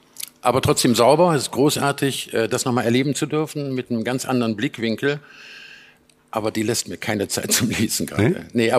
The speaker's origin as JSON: {"language": "German", "region": "East Germany", "country": "Germany", "tie": "born there", "moved": "yes", "said": "Bin in der ehemaligen DDR geboren. Kurz vor Mauerfall sind wir abgehauen, ja."}